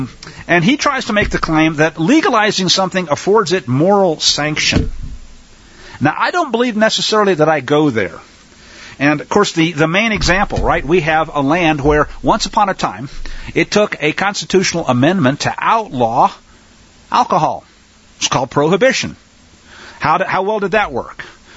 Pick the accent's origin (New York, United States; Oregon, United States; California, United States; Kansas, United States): Kansas, United States; I grew up in Kansas, so we all heard all about Carrie Nation.